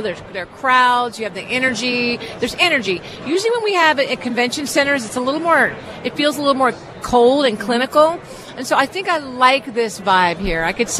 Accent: Philadelphia, Pennsylvania, United States; But as a Philadelphia Eagles fan, born and raised in Philly, I'm hoping to get a win.

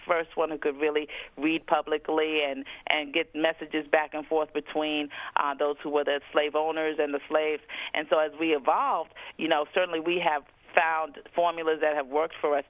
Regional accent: New York City, New York, United States; also born or lived in Harlem / Bronx; I grew up in New York City. I'm a native New Yorker, born in Harlem, raised both in Harlem and the Bronx. My parents were Southern, and they were part of the Black migration in the Civil Rights era, who moved to New York.

